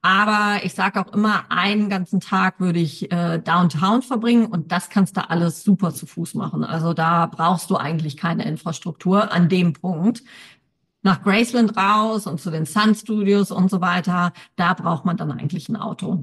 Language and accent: German; Cologne, North Rhine-Westphalia, Germany; weil ich bin Kölnerin